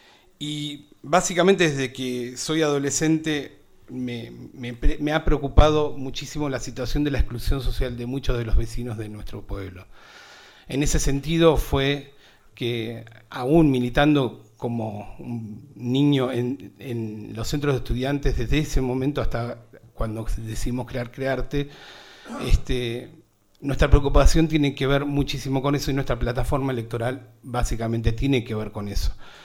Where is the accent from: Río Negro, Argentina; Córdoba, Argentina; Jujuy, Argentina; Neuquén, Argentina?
Río Negro, Argentina; San Carlos de Bariloche; born there; Yo nací en Bailoche, mi abuelo llegó acá en el 44, como era plomero nunca fue considerado pionero. Me gusta hacer ese juego de palabras. Y mi vieja también nació acá.